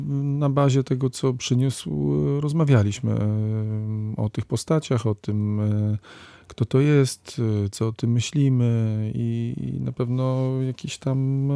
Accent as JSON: {"language": "Polish", "town": "Gdańsk", "region": "Pomeranian Voivodeship", "country": "Poland", "said": "jestem gdańszczaninem, co prawda moi rodzice sprowadzili się tam tutaj chyba w latach 70., więc no, to nie był ten czas powojenny, ale no przyjaciele z liceum byli tu stąd"}